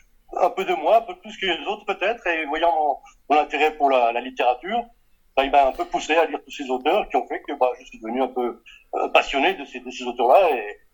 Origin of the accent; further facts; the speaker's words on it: Vila Verde, Braga, Portugal; De Braga, exactement Vila Verde